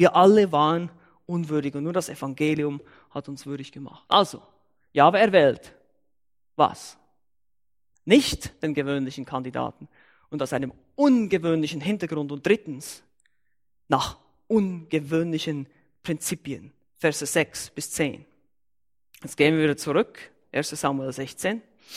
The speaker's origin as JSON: {"language": "German", "town": "Kehrsatz", "region": "Bern", "country": "Switzerland", "tie": "born or raised there", "said": "in Kersatz, meinem Heimatdorf in der Schweiz, wo ich aufgewachsen bin, absolut unbedeutende Stadt, oder Dorf eigentlich, 3000 Seelen, glaube ich."}